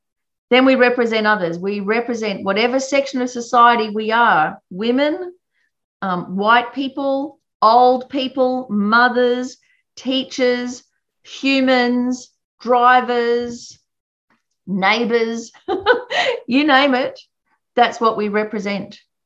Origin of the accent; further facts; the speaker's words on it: Australia; it's not just me overseas, it's me as an Australian overseas. So what I do is what people are going to think Australians are like